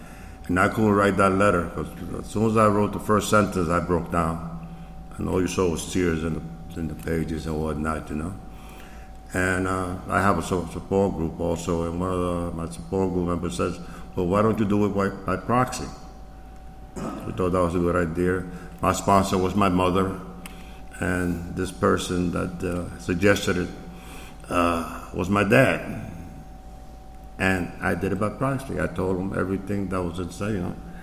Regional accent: New York City, New York, United States; also born or lived in Tennessee; I was raised up in New York, up in the Bronx, and I lived in Tennessee

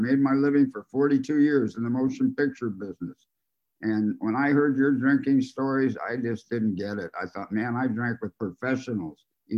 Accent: California, United States; I was born out here in California. I'm a native.

